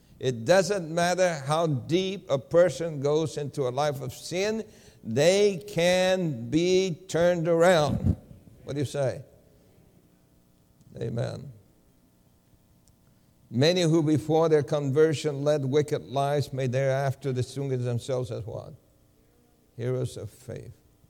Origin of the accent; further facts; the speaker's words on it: El Fanguito, Puerto Rico; I said, I was born in Puerto Rico.